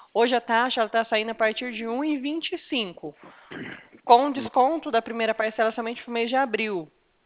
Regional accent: Presidente Prudente, São Paulo, Brazil; Eu sou aqui de Presidente Prudente.

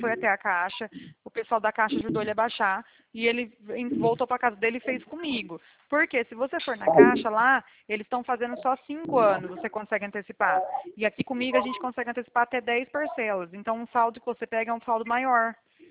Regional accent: Bebedouro, São Paulo, Brazil; Eu sou de Bebedouro

